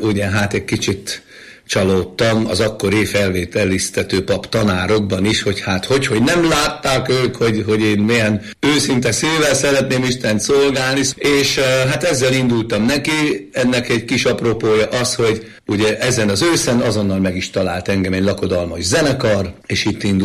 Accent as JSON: {"language": "Hungarian", "town": "Csíkmenaság", "region": "Harghita", "country": "Romania", "tie": "born or raised there", "said": "Csíkmenaság, Csíkszeredától nem messze lévő kis faluban, ugye ott teljesített édesapám szolgálatot"}